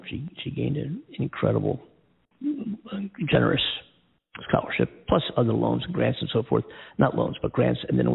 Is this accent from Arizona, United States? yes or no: no; Philadelphia, Pennsylvania, United States; And how about my hometown team, the Philadelphia Eagles?